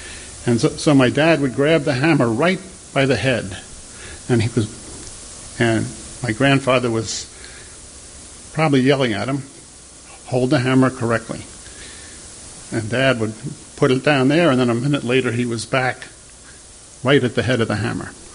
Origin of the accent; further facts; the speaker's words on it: New York, United States; We grew up on Long Island, but the town we grew up in Long Island, when he grew up, it was all farmland.